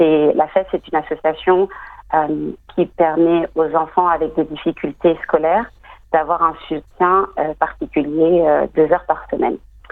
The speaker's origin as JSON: {"language": "French", "country": "France", "tie": "born there", "said": "je suis née en France. Et mes deux parents sont nés au Bénin, raison pour laquelle j'ai aussi les origines béninoises."}